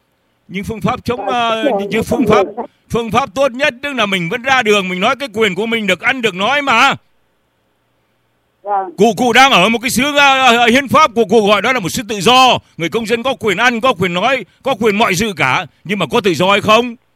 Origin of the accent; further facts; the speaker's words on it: Nam Định, Vietnam; born there; accent: Northern Vietnamese; tôi nói đúng tiếng Bắc Kỳ của tôi nhá. Tôi là người Bắc Kỳ, tôi đẻ tại Nam Định